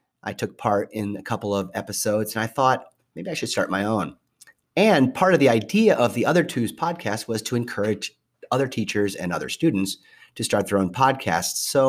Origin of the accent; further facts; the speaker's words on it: Ithaca, New York, United States; I had four brothers and sisters, two each. And I grew up in Ithaca, New York.